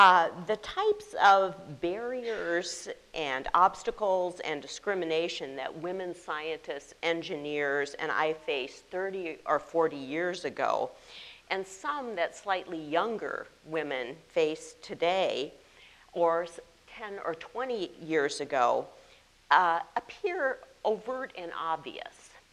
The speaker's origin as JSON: {"language": "English", "town": "Madison", "region": "Wisconsin", "country": "United States", "tie": "born or raised there", "said": "since I grew up in Madison, Wisconsin, and received all my degrees there, it's not too much of a shock."}